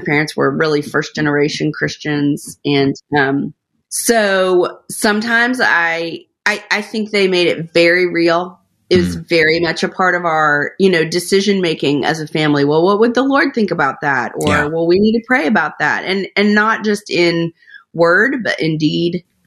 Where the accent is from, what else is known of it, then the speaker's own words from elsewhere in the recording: Rhode Island, United States; also born or lived in Atlanta; I always say, really, that I feel like I grew up in Rhode Island. So I feel like I'm a New Englander in my heart, because we moved there when I was in about sixth grade